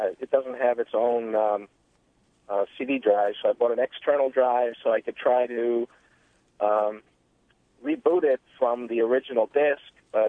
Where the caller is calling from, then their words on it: Penfield, United States; I'm calling from Penfield.